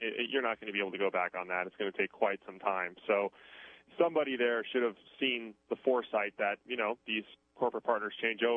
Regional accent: San Francisco, California, United States; I'm from the Bay Area. I'm from San Francisco.

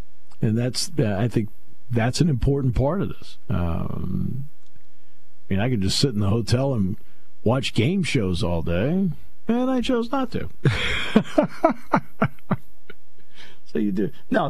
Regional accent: New England, United States; it helps that maybe that curiosity was fueled by growing up in New England, and the fact that you talk about history.

